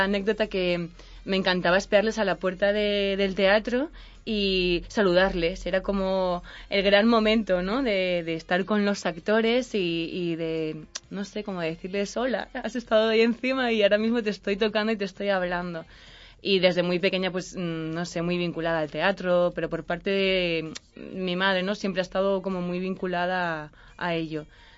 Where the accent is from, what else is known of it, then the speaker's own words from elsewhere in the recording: Castellón, Valencian Community, Spain; No, soy de Castellón, de la Comunidad Valenciana.